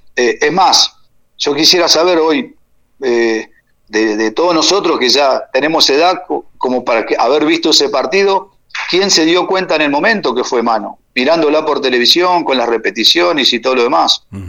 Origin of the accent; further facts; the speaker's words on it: Argentina; Me encanta, soy argentino y lo siento así